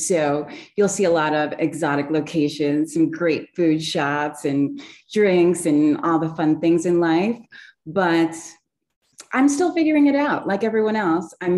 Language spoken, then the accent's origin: English; Long Island, New York, United States; Actually, I was born on Long Island, suburbs of New York City. And and I've lived there my whole life.